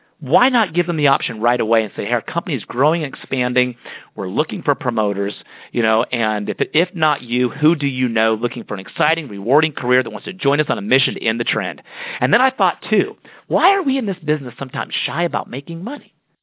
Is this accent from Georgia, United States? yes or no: yes; Atlanta, Georgia, United States; I'm from Atlanta, Georgia, so my family has had the privilege of getting to know the founder of Chick-fil-A.